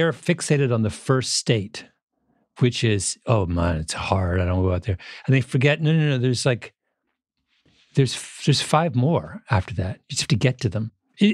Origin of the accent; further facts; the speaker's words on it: Canada; I grew up in Canada I've gone running in minus 20 before.